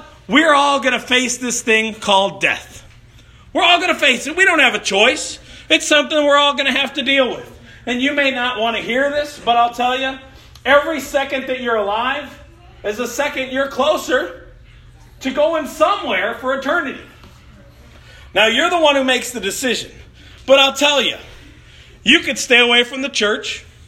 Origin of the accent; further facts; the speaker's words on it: Chicago, Illinois, United States; I grew up in Chicago, so I should know where I'm going, right?